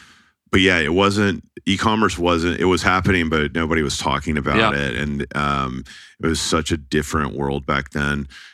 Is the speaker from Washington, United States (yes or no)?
no; Dallas, Texas, United States; So you hear about that growing up in Dallas